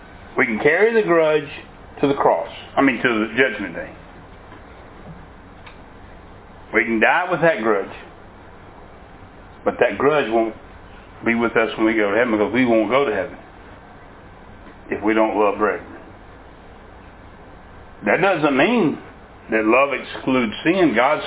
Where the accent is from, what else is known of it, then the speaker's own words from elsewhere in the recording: Mississippi, United States; we're from Mississippi, and she always wanted to go back to Mississippi.